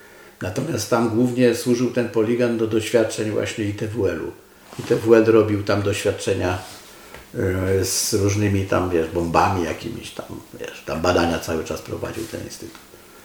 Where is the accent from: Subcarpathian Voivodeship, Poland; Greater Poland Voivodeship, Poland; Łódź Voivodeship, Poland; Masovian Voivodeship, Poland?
Masovian Voivodeship, Poland; Warsaw; jak on zobaczył, że ja też z Warszawy